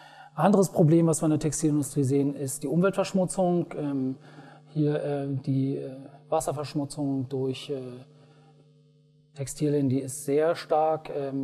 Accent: Berlin, Germany; Ursprünglich komme ich aus Berlin.

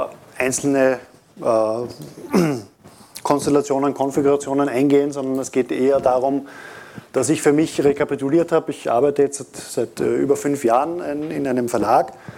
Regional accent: Austria; Am Akzent wird man wahrscheinlich merken, ich komme aus Österreich.

